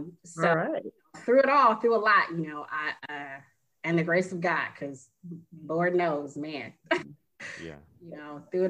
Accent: Oakland, California, United States; especially growing up in East Oakland.

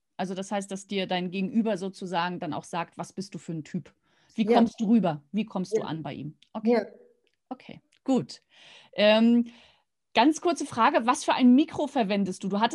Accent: Rostock, Mecklenburg-Vorpommern, Germany; Ich bin ja ein echter Fischkopf, ein Nordlicht und ich liebe die Ostsee. Bin ja in Rostock geboren, habe dort geheiratet und studiert, also Ostsee.

